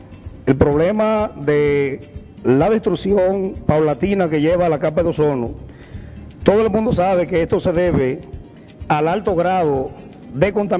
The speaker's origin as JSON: {"language": "Spanish", "town": "Boca Chica", "region": "Santo Domingo", "country": "Dominican Republic", "said": "nosotros como dominicanos, nosotros como municipio, como Boca Chica"}